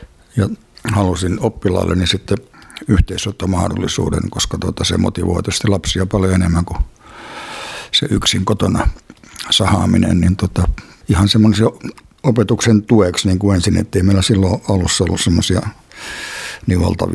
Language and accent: Finnish; Kaustinen, Central Ostrobothnia, Finland; born there; moved away as an adult; also born or lived in Helsinki; now in Kokkola, Finland; Mä olen syntynyt Kaustisella, mutta 64 lähdin opiskelemaan Helsinkiin. 72 muutin Kokkolaan.